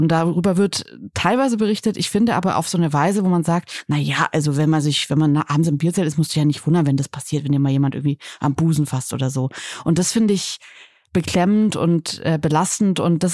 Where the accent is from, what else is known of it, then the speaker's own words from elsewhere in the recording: Northern Germany, Germany; Ich komme aus Norddeutschland